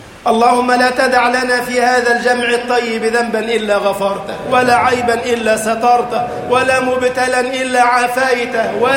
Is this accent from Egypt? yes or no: yes; Egypt; اجعل بلدنا مصر أمنا أمانا، سخاء رخاء